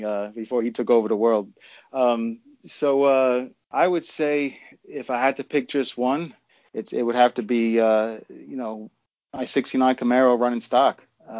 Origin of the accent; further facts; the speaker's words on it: Queens, New York, United States; I grew up in Queens, New York, right outside of New York City.